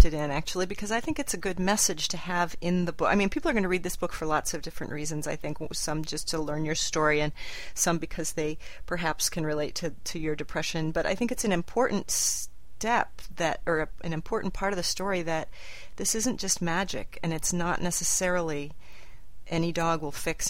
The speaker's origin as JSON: {"language": "English", "town": "Newark", "region": "Ohio", "country": "United States", "said": "I'm from Newark, Ohio."}